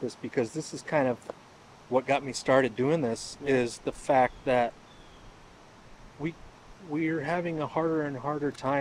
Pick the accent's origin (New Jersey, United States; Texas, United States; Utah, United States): Texas, United States; Victoria; also born or lived in Kerrville; I did some growing up in Victoria, Texas. Do you know where that is?